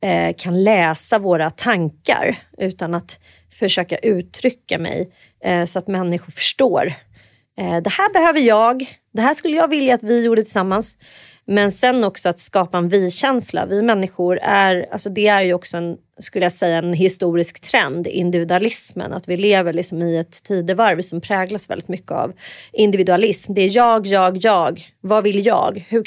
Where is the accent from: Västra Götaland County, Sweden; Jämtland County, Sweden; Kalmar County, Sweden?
Jämtland County, Sweden; Åre; born there; Och jag föddes i Åre och då bodde mina föräldrar där.